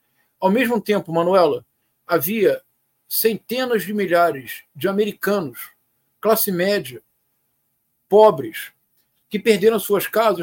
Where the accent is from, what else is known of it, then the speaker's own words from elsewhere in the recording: Rio de Janeiro, Brazil; para quem cresceu em Bento Ribeiro, onde eu cresci, não é um problema teórico